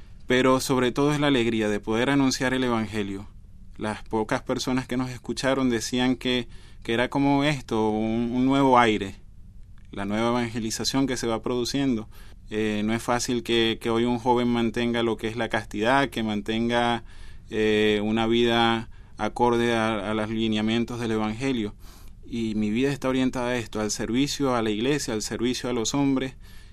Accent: Caracas, Capital District, Venezuela; yo soy venezolano, caraqueño de nacimiento y tengo 28 años. Estoy cursando ya el último año de teología para terminar los estudios al sacerdocio y pertenezco al seminario Redentoris Mater de Caracas, que es perteneciente al camino neocatecumenal.

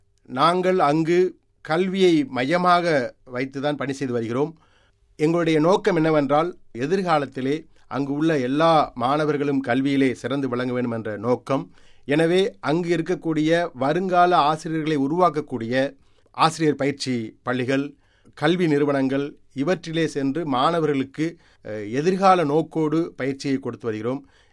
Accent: India; எங்களை பொறுத்த வரைக்கும், நாங்கள் இந்தியாவை சேர்ந்தவர்கள்.

